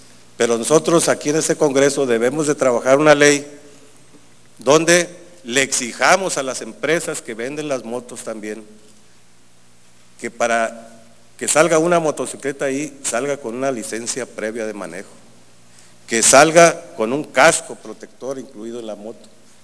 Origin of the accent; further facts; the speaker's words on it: Santiago Ixcuintla, Nayarit, Mexico; Yo soy de Santiago Ixcuintla y es mi deber velar por su bienestar y seguridad.